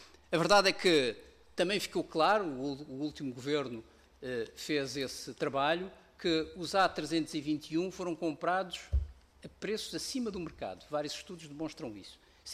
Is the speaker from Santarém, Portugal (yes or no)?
no; Madeira, Portugal; Eu, como madeirense, tenho que dizer isso, porque é mesmo assim.